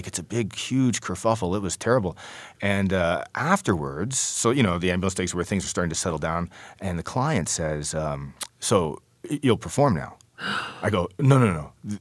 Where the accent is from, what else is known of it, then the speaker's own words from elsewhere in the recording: Canada; Yeah, I'm not going to make people think I'm American. I was Canada.